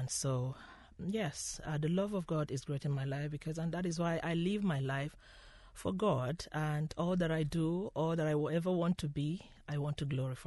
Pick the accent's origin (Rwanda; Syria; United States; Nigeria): Nigeria; now in Ireland; I'm from Nigeria.